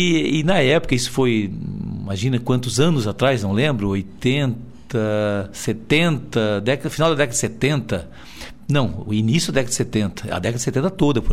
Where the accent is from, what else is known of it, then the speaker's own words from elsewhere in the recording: São Ludgero, Santa Catarina, Brazil; Eu estava em São Ludgero, sou natural de São Ludgero, né?